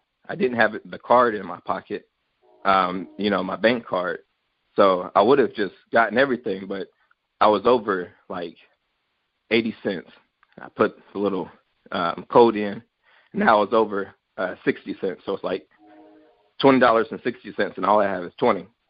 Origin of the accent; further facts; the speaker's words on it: United States; I wanted to say, of course, I'm an American